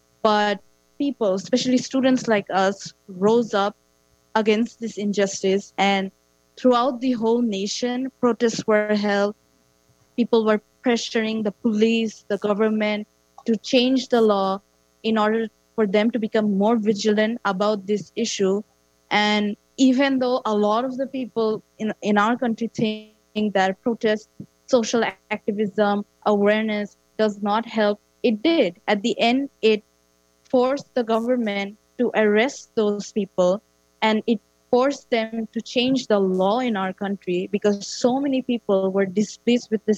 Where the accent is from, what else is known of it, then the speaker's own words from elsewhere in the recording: Bangladesh; English is a second language; now in Canada; I have been studying in Canada for the past 2 years. I am from Bangladesh.